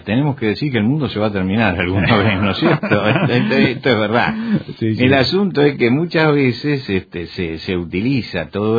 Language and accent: Spanish; Argentina; En mi país, en Argentina, hace 100 años, más o menos